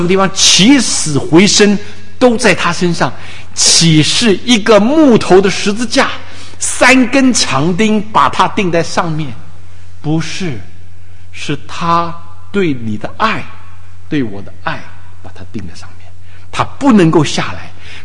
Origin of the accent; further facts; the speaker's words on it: Taiwan; now in China; 我生在台湾，长在台湾的